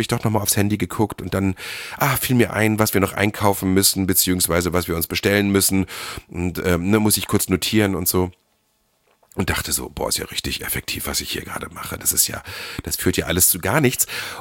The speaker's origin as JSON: {"language": "German", "region": "Harz", "country": "Germany", "said": "Und Anfang September waren wir auch eine Woche im Harz, da wo ich herkomme."}